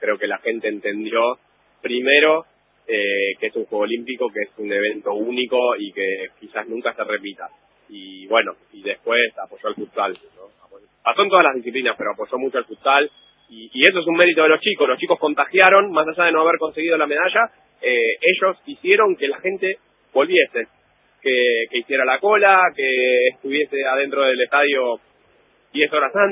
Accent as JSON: {"language": "Spanish", "country": "Argentina", "said": "con un acento diferente, y ya rápido entienden que no sos de ahí, y ya saben que sos argentino"}